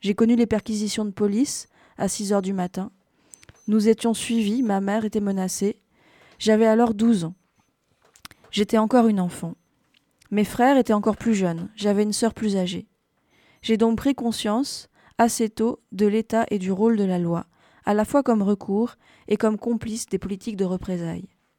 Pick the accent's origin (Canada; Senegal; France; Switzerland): France; Réunion; also born or lived in Algeria; D'une part, ma vie, mon enfance, mon adolescence à La Réunion, qui sont fondamentales, et d'autre part mes années en Algérie.